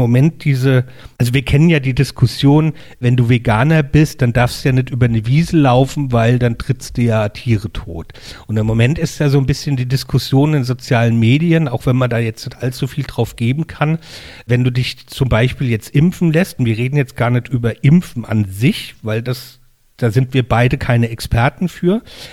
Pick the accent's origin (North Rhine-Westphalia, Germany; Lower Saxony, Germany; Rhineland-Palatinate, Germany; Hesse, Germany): Rhineland-Palatinate, Germany; Mainz; ich komme aus Mainz und bin halt ein Provinzbub.